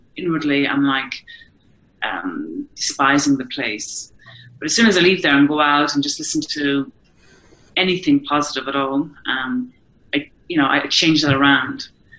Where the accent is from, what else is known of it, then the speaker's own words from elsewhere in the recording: Ireland; now in Mexico City, Mexico; I'm an Irish teacher living in Mexico City